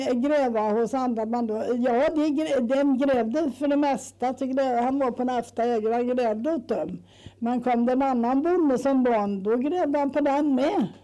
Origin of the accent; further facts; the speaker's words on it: Omberg, Östergötland, Sweden; Alltså är du från mösen? Så säger nej, jag är från Omberg